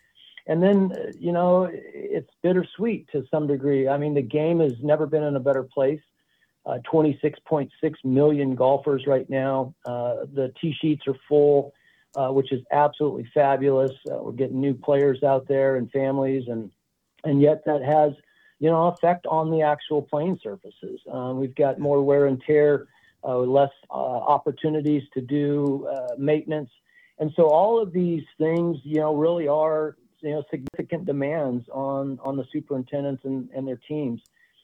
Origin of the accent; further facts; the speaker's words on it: Arizona, United States; I grew up in Arizona and just loved being in the mountains and kind of getting out in nature.